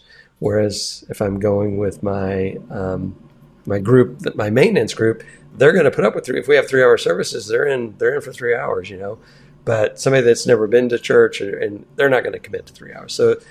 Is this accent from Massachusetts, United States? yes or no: no; Texas, United States; which I grew up in Texas. So I'm used to Texas